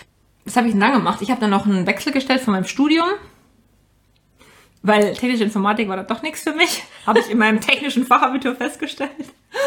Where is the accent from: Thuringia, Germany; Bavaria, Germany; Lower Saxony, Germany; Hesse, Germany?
Bavaria, Germany; ich komme aus der Nähe von Ingolstadt, das war natürlich ein Heimspiel für mich.